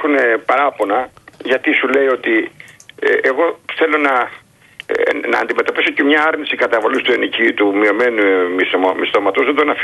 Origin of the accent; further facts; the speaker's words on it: Chania, Crete, Greece; Εγώ είμαι Χανιώτης